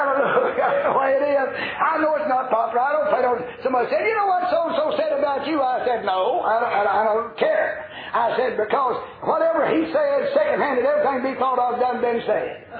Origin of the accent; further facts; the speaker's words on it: Tennessee, United States; I'm from Fentress County.